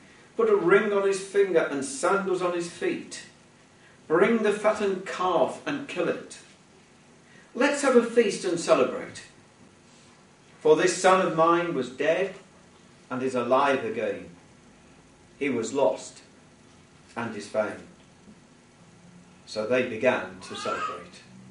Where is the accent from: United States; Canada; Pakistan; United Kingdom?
United Kingdom; England; now in Wales, United Kingdom; I'm English in a Welsh country, and I will have to confess my first loyalty will lie towards England.